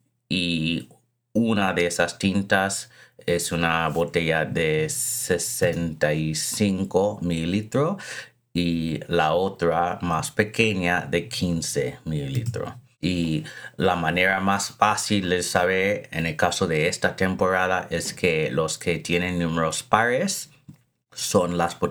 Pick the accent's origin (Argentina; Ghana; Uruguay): Ghana; Greater Accra; now in United States; estaba en Accra, la capital de Ghana, visitando a mi familia y pasándolo bien en mi país natal. He vuelto a Estados Unidos